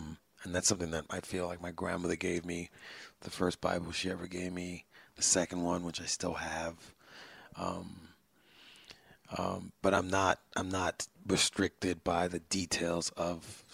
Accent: Brooklyn, New York, United States; I'm from Brooklyn. You know, mom's from Haiti, dad's from Puerto Rico. I grew up with hip hop.

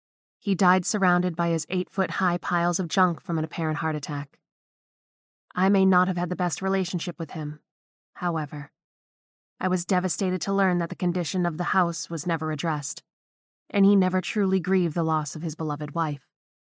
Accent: Michigan, United States; we had been living without heat or running water for 6 months during a rather wicked cold spell in my home state of Michigan.

